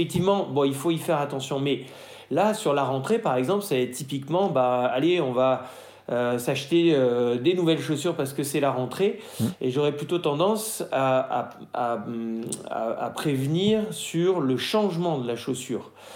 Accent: Grenoble, Auvergne-Rhône-Alpes, France; parce que moi, je suis grenoblois

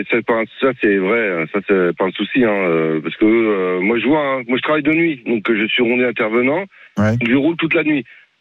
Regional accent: Brittany, France; Pourtant, je suis breton.

